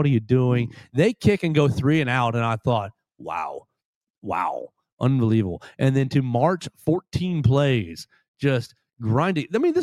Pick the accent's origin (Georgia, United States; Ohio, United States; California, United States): Georgia, United States; Rossville; he looks like he's from my hometown of Rossville, Georgia. Rossville, right outside of Chattanooga.